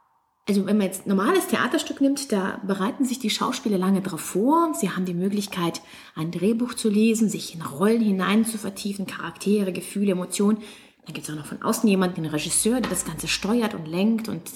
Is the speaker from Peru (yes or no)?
no; Poland; now in Mannheim, Germany; ich komme eigentlich aus Polen, lebe aber in Mannheim, studiert habe ich in Konstanz in England und auch in Bordeaux in Frankreich.